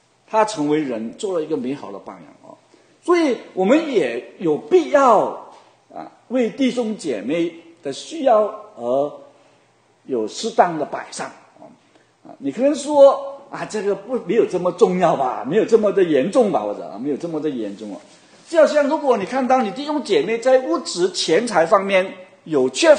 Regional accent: China; 我们知道我们中国人都很喜欢团契啊，聚在一起啊

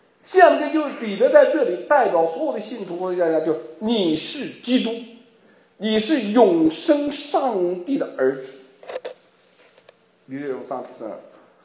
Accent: China; 我说我们大陆人几十年内精神不分裂啊

